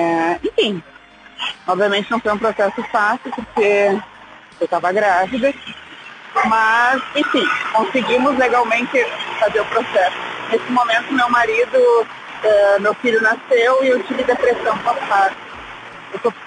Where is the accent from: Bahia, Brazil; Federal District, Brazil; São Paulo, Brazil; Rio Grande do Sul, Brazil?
Rio Grande do Sul, Brazil; now in Chile; sou gaúcha, moro no Chile há 2 anos.